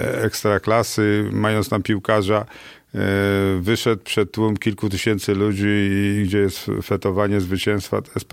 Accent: Warsaw, Masovian Voivodeship, Poland; ja wychowałem się na Służewcu, przystanek tramwajowy od Służewca.

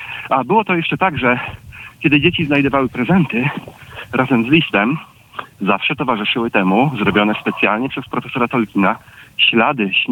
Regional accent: Silesian Voivodeship, Poland; W Boże Narodzenie, no, na przykład u nas na Śląsku, przynosiły prezenty, przynosiło dzieciątko, albo ewentualnie aniołek

